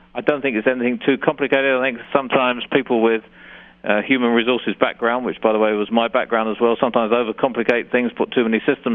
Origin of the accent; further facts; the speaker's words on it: London, United Kingdom; moved away as an adult; also born or lived in Miami; now in United States; I'm from another city that begins with L, that's London. And I was born in the east side of London and lived for a good period of time in the UK. And then I spent 3 years at Burger King in Miami